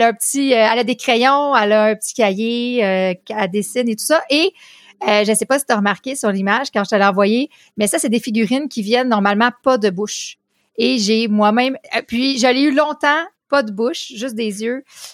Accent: Quebec, Canada; j'habite au Québec, province du Canada.

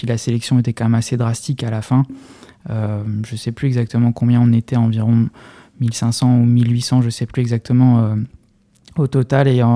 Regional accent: Metz, Grand Est, France; je suis originaire de Metz et j'ai fait mes études à Strasbourg.

